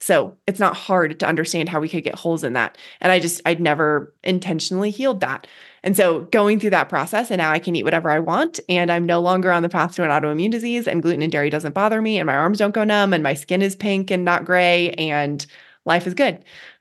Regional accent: Boulder, Colorado, United States; I grew up in Boulder, Colorado. My parents are total hippies.

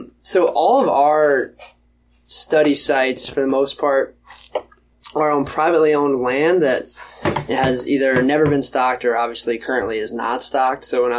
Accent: South Carolina, United States; moved away as an adult; I grew up in South Carolina, lived there for, you know, my first 22 years, and I had never lived anywhere else for any extended period of time

